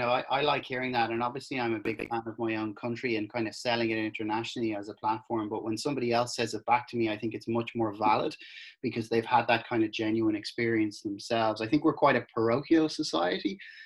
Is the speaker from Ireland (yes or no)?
yes; Dublin, Leinster, Ireland; I was a guy from Dublin, I'd moved to Cork.